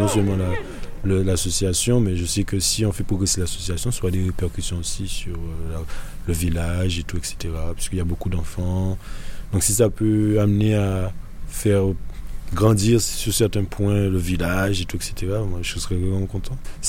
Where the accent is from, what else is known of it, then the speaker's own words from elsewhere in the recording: Guadeloupe; Je viens de la Guadeloupe, bien évidemment, j'ai oublié de le dire, mais je viens de la Guadeloupe et en Guadeloupe, j'ai pu fréquenter une MJC